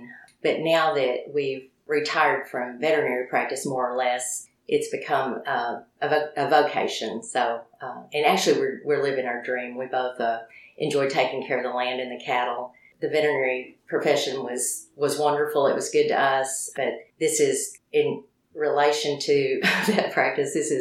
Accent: Berryville, Arkansas, United States; we wound up in my hometown of Berryville, Arkansas, and we started a practice there in 1982.

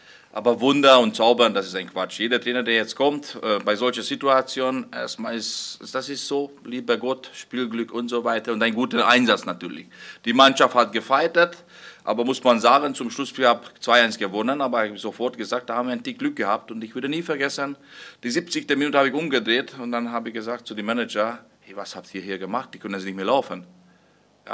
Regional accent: Hungary; ich komme aus Ungarn, ich komme aus einem Land, wo mal sehr viele Zuschauer waren, dann sehr wenige Zuschauer geworden.

